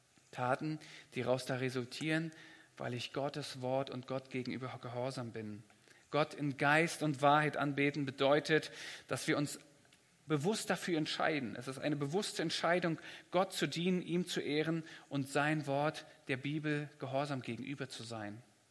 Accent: Germany; Und generell als Deutsche, glaube ich, sind wir da auch eher etwas zurückhaltender mit unserer Körpersprache

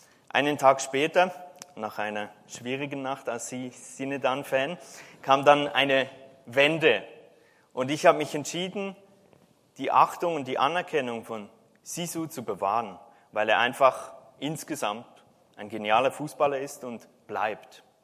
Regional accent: Baden-Württemberg, Germany; Als Badener hier ist natürlich die Daumen werden gedrückt

